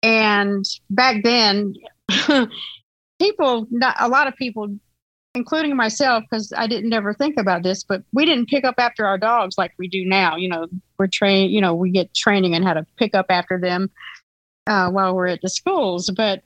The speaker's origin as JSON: {"language": "English", "town": "Macon", "region": "Georgia", "country": "United States", "tie": "born or raised there", "said": "because I'd never been on any kind of train, because I grew up in Macon, Georgia. We still don't have anything like that there"}